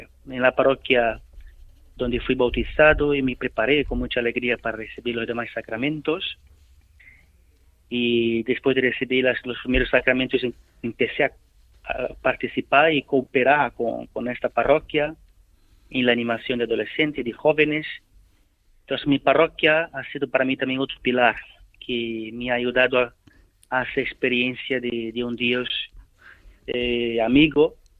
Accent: Amazonas, Brazil; Spanish is a second language; yo soy brasileño, precisamente del Amazonas, soy cuarto de cinco hermanos. Y bueno, siempre he vivido en un ambiente totalmente católico.

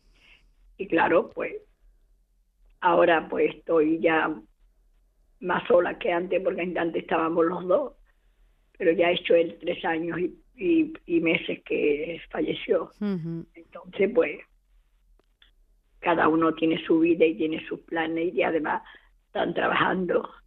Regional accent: Canary Islands, Spain; soy de Tenerife.

